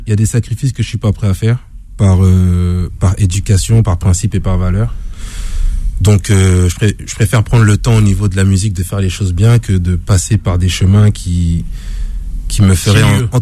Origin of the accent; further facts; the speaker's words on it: Central African Republic; j'ai préféré aller combattre pour mon pays d'origine, qui est la Centrafrique.